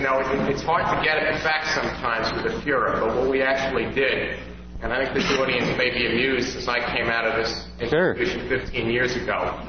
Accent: United States; I want to say, frankly, as an American, I'm proud of you.

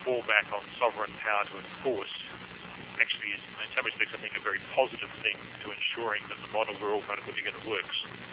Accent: Australia; That answer is from me as an Australian government official

